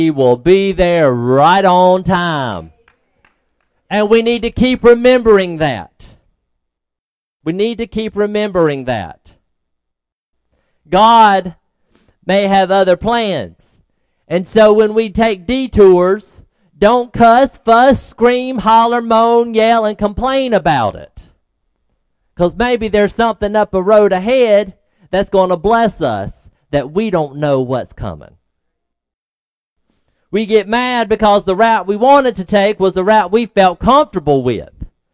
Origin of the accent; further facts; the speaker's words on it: Georgia, United States; now in Florida, United States; when I first moved to Florida, when I was growing up in Georgia in the country in the backwoods, Florida was a nice place to visit.